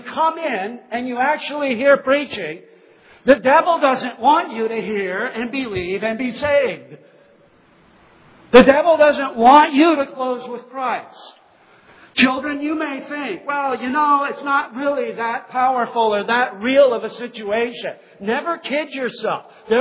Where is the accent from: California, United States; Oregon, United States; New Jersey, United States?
California, United States; Lakewood; This is where I learned about agrarianism, because I grew up in Lakewood, California. I didn't live across from a dairy farm there.